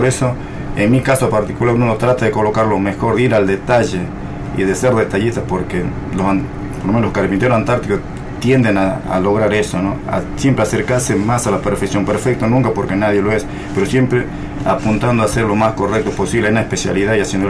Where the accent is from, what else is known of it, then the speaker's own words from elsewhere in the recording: Cambuco, Salta, Argentina; born there; Nací en la provincia de Salta, ya cerca del límite de la frontera, le dicen las rayas